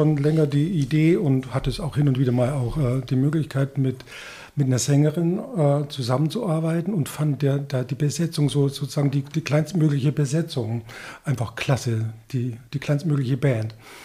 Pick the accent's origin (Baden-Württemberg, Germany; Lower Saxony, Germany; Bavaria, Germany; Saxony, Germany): Bavaria, Germany; now in Bremen, Germany; Südostbayern.